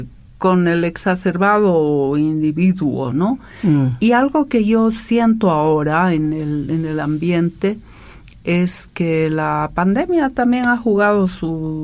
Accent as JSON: {"language": "Spanish", "region": "Oruro", "country": "Bolivia", "tie": "born or raised there", "said": "En Oruro. Yo soy orureña"}